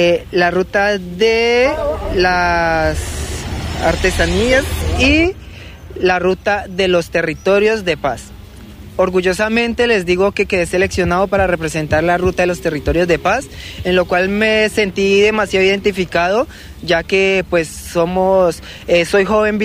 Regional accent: Guaviare, Colombia; yo, carajo, estoy llegando a mi tierra, a mi departamento. Me llenó de mucha más emoción, mucho más orgullo.

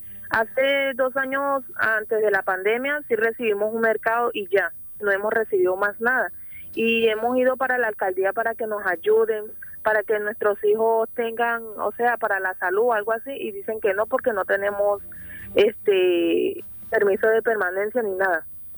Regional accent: Venezuela; Somos como prácticamente ya como 300 venezolanos.

